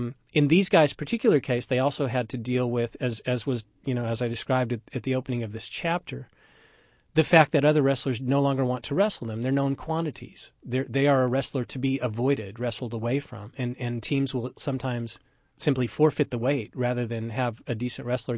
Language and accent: English; Oklahoma, United States; I grew up in Oklahoma, and my state is much like Iowa in the sense of how people receive you.